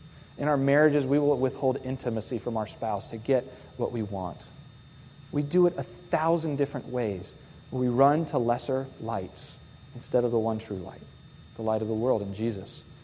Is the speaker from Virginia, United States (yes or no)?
yes; Virginia Beach, Virginia, United States; I grew up in Virginia Beach, and we would vacation in the Outer Banks of North Carolina. I lived at the beach, I vacationed at a different beach.